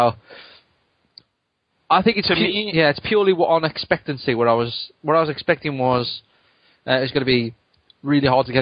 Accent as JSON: {"language": "English", "country": "United Kingdom", "said": "But I'm not into football as most British men are."}